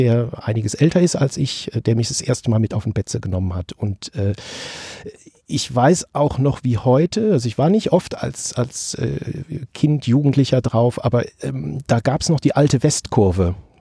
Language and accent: German; Bonn, North Rhine-Westphalia, Germany; also born or lived in Kaiserslautern; ich bin gebürtiger Lauterer. Insofern. Was der Name überhaupt nicht vermuten lässt. Und auch wahrscheinlich mein Akzent nicht, weil ich schon 2 Monate nach meiner Geburt im Prinzip nach Bonn umgetopft wurde.